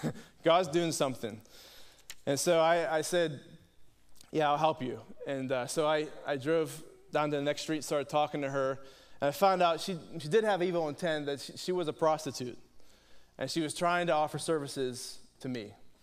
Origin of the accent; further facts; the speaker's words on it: Carnegie, Pennsylvania, United States; And this is back in my hometown of Carnegie, all right?